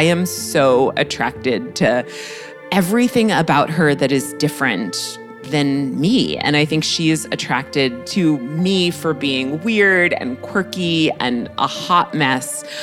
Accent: Greenwich, Connecticut, United States; which is pretty different than my background growing up in Greenwich, Connecticut.

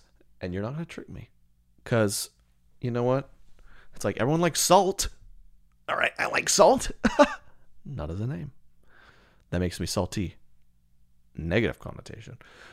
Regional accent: Alabama, United States; He has a double name. We're from Alabama.

